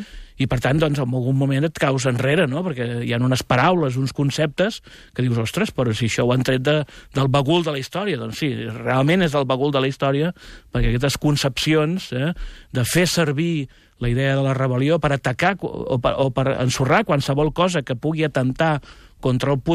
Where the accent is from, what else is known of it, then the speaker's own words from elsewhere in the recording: Reus, Catalonia, Spain; Jo que sóc de Reus, que conec bé la història del general Prim